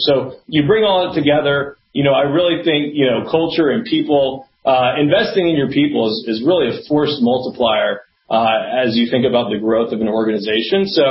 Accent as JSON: {"language": "English", "town": "Atlanta", "region": "Georgia", "country": "United States", "said": "I'm from Atlanta, and Key Factor was actually originated out of Cleveland, Ohio"}